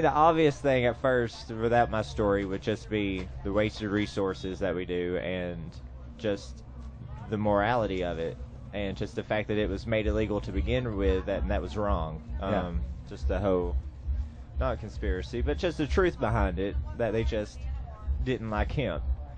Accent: Kentucky, United States; Oh, yeah, man, I'm from Kentucky, and that's, after coming back from Oaksterdam, I really helped inspire them to get active again

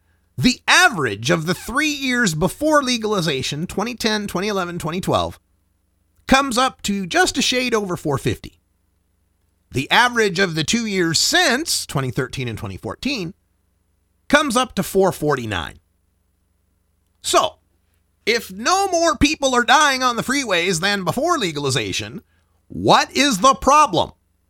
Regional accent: Oregon, United States; And my hometown paper, The Oregonian

